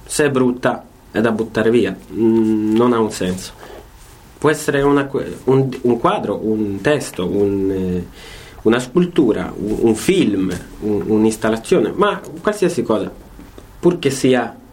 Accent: Sweden; also born or lived in Warsaw, Poland; Nell'83 siamo partiti per la Svezia.

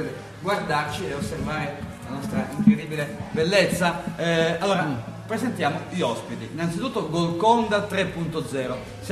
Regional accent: Crotone, Calabria, Italy; io vengo di, io sono di Crotone, quindi addirittura io sono praticamente un extracomunitario.

